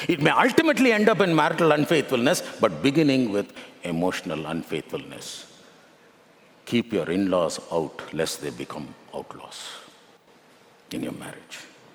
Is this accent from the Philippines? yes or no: no; Bangalore, Karnataka, India; now in Delhi, India; I'm born and brought up in Bangalore, basic degree computer science, but I'm living and working in Delhi.